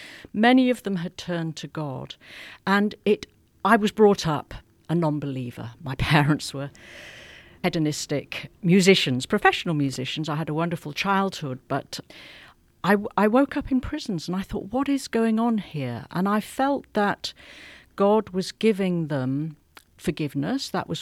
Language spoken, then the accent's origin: English; United Kingdom; now in Hong Kong; we're both British and we're both based in Hong Kong. I've been here longer than you, but we met in Beijing in the late 90s.